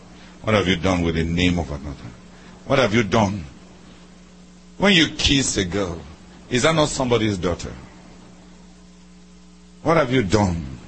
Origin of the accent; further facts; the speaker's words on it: Nigeria; I come from Nigeria, a nation where men apprentice themselves to the ministry of others as a ladder towards their own.